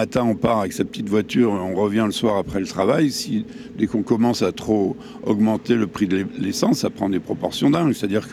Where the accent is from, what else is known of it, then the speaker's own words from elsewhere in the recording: Hauts-de-France, France; ça se passe en Picardie, qui est ma région natale, où, avec mon papa qui était agriculteur là-bas, quoi.